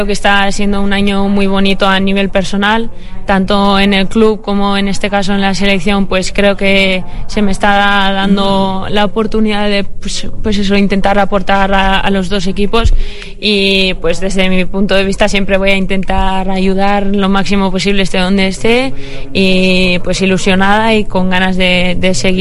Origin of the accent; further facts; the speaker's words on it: Busturia, Basque Country, Spain; mi hermano jugaba en el club de mi pueblo, que es Busturia